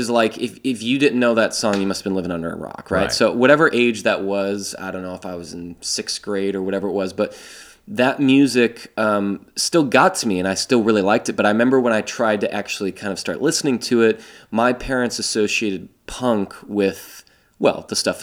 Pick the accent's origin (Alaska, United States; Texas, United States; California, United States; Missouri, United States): California, United States; Poway; also born or lived in South Dakota / Midwest; I was born in South Dakota. We kind of kicked around the Midwest until I was 10. Like, literally on my 10th birthday, we moved to North County, San Diego. So we moved to Poway